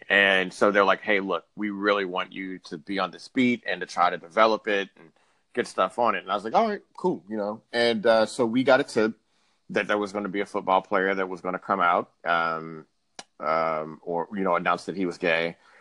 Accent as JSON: {"language": "English", "town": "Houston", "region": "Texas", "country": "United States", "lives_now": "New York, United States", "said": "I'll tell you that I'm from Houston, Texas."}